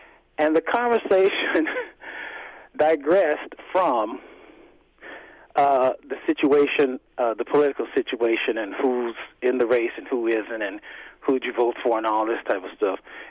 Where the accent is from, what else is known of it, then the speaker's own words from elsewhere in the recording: the South, United States; Because I was raised in the South, Baptist, reading the Bible three times a week, going to Bible study, going to church on the weekends.